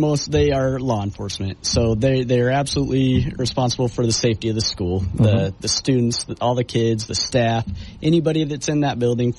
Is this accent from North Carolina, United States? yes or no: no; Orem, Utah, United States; moved away as an adult; now in St. George, United States; So, born and raised in Orem.